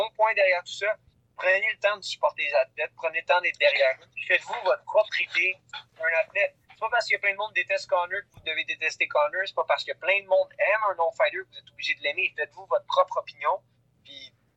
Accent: Quebec, Canada; Moi, je suis Canadien, puis je viens du Québec. Je suis fier d'être Canadien, je suis fier d'être Québécois.

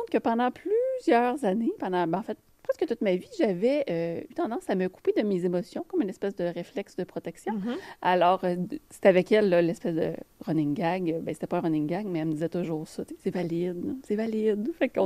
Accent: Pointe-aux-Trembles, Quebec, Canada; Moi, je suis originaire de Pointe-aux-Trembles.

